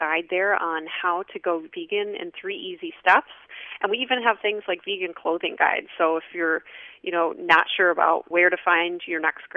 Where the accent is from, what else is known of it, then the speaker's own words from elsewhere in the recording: Midwest, United States; I'm from the Midwest. I like my comfort food